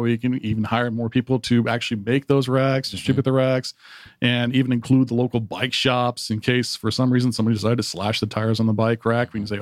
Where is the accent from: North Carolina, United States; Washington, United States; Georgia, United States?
Georgia, United States; Atlanta; Yeah, I back when I first was born here, I was living in the boondocks of East Cobb. But having lived there my whole life